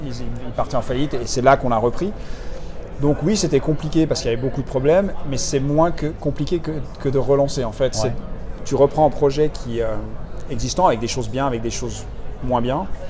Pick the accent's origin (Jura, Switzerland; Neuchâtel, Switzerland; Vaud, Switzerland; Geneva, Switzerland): Vaud, Switzerland; C'est vrai que j'ai grandi à la Vallée de Joux, qui est quand même un des hauts lieux de la haute horlogerie en Suisse, avec des marques comme Audemars Piguet, Breguet, Blancpain et autres, Jaeger LeCoultre.